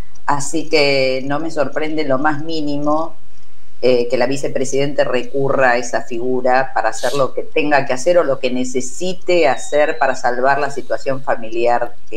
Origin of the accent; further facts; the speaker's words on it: Quilmes, Buenos Aires Province, Argentina; Los que somos de Quilmes, esas causas las conocemos.